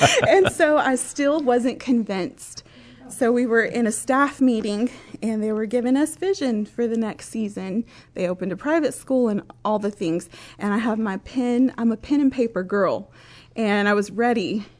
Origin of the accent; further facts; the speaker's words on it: Lubbock, Texas, United States; I'm from Lubbock, Texas.